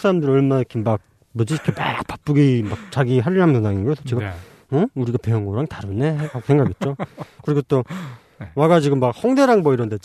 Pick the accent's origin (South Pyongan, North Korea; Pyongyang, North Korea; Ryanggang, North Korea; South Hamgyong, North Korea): Ryanggang, North Korea; 제가 양강도에서 탈북을 했는데요.